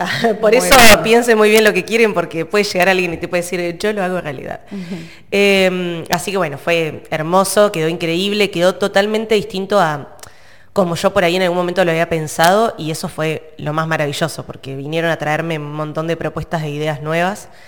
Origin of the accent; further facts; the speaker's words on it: Neuquén, Argentina; Bueno, soy cantautora neuquina.